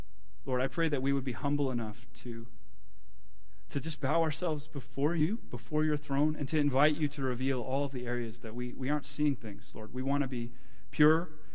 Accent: Canada; I'm still a man. My wife's still a woman. I'm still a Canadian

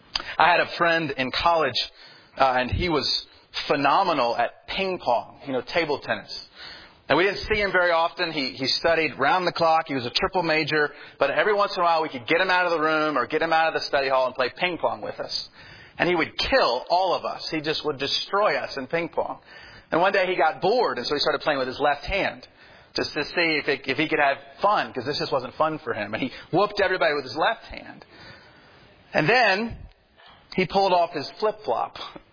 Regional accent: Durham, North Carolina, United States; I know growing up, I'm from Durham, North Carolina, and when I would travel and I would tell people I'm from Durham, they would say, "Oh yeah, Raleigh, Durham."

